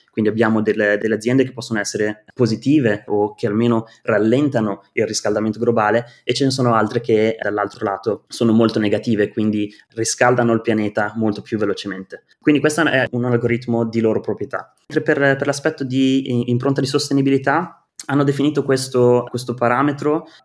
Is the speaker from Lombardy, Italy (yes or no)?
yes; Milan, Lombardy, Italy; now in Netherlands; io sono di Milano, ho fatto l'università al Politecnico di Milano in Communication Design